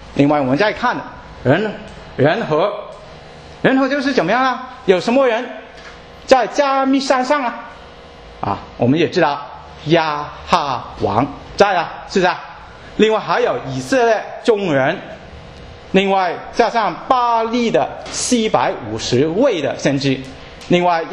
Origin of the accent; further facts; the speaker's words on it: China; 总是真的东西放在我们中国人的手里面，就会将真变成假了啊。